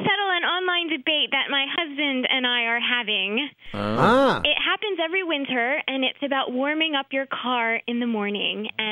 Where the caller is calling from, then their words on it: Wilmington, Delaware, United States; I'm calling from Wilmington, Delaware.